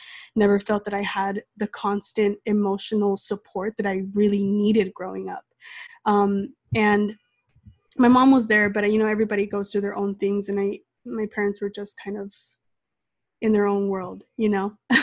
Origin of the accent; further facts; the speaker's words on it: Los Angeles, California, United States; I am from Los Angeles, California. I'm 25 years old.